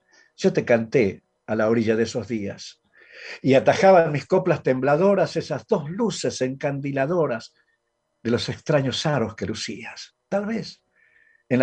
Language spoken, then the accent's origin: Spanish; Rosario de la Frontera, Salta, Argentina; Y eso era allá por mi pueblo en Rosario la Frontera, me acuerdo, mi madre.